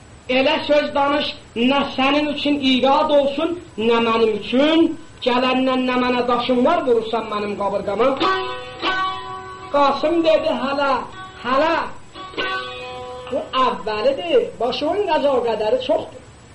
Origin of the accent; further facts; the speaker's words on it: Tikmeh Dash, East Azerbaijan, Iran; Mən İranlıyam. Özümdə Tihmədaşlı.